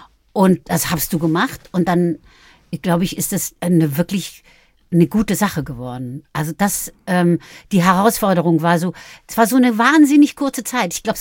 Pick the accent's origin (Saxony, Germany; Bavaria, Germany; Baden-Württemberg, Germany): Bavaria, Germany; now in Berlin, Germany; Nee, ich bin immer noch eine Bayerin, aber ich bin auch eine Berlinerin.